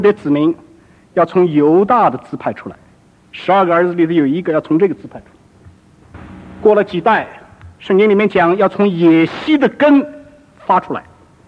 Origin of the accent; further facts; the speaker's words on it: China; 亚伯拉罕好像我们中国人说我们都是皇帝的子孙